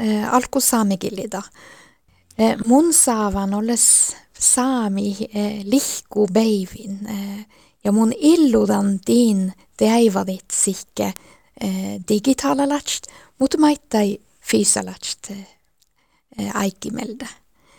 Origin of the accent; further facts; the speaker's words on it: Kautokeino, Finnmark, Norway; at jeg får en ordentlig sånn Kautokeino-feiring da av 6. februar til neste år